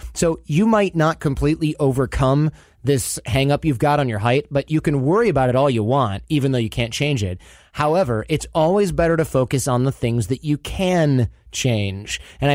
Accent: Michigan, United States; And I grew up in Michigan, and I don't think I knew anybody that spoke German who wasn't German.

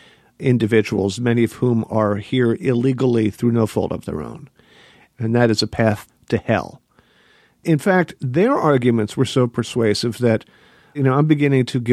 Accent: Pennsylvania, United States; You grew up in Jersey, and I am from Pennsylvania.

